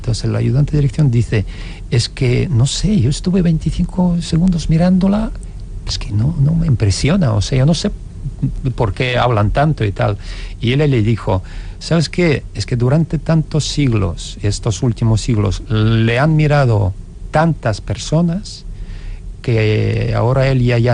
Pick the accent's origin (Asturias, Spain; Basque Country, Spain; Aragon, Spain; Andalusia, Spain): Basque Country, Spain; Bilbao; also born or lived in Moscow, Russia; aunque ya sabemos que los bilbaínos nacemos donde nos da la gana, y nací en Moscú por circunstancias geopolíticas.